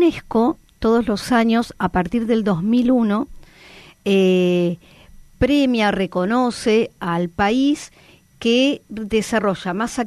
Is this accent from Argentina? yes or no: yes; Argentina; nosotros recibimos un premio más como argentinos